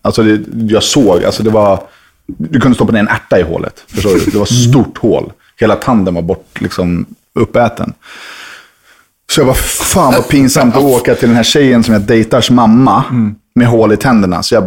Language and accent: Swedish; Stockholm, Stockholm County, Sweden; hon var från Djursholm, jag var från Högdalen.